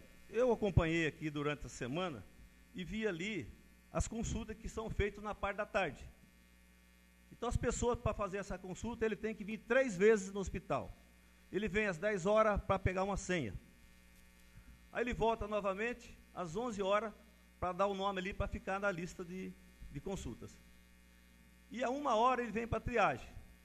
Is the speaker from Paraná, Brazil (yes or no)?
yes; Rio Bom, Paraná, Brazil; Porque nós somos do Rio Bom e nós somos brasileiros que não desiste fácil. Nós somos brasileiros, além de ribonense, nós não desistimos.